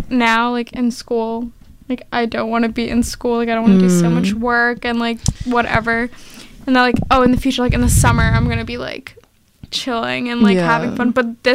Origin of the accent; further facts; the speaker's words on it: New York City, New York, United States; And I'm from New York City too, which is even scarier